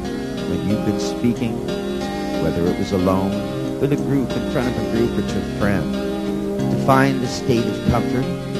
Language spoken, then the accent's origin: English; New Jersey, United States; He's also from New Jersey. I'm from New Jersey. Diltz is from New Jersey.